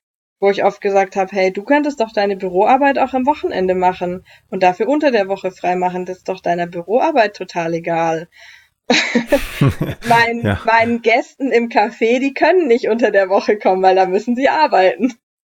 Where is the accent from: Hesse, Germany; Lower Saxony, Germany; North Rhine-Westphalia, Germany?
Hesse, Germany; als ich zurückkam in meine Heimat, also nach Hessen